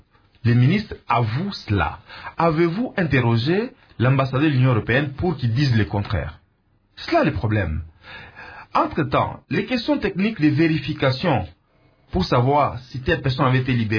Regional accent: North Kivu, DR Congo; Nous sommes élus de la nation, et surtout quand on est du Nord Kivu, nous devons avoir la compassion vis-à-vis de tous les citoyens du Nord Kivu.

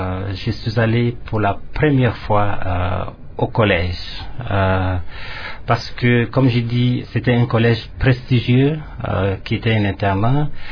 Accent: Lukula, Kongo Central, DR Congo; j'ai passé plutôt la plus grande partie de mon enfance à environ 70 km de là, à Lukula, qui est plutôt une petite ville ou un centre urbain.

